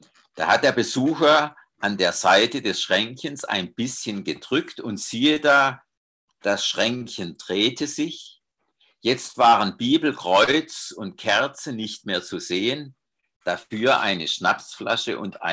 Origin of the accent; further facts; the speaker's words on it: Baden-Württemberg, Germany; Dazu eine Geschichte aus meiner Heimat, aus dem Schwarzwald.